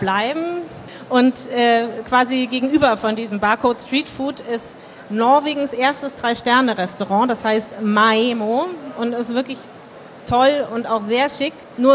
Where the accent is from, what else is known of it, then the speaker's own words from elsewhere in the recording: Hamburg, Germany; wir als Hamburger wissen, wie das ist.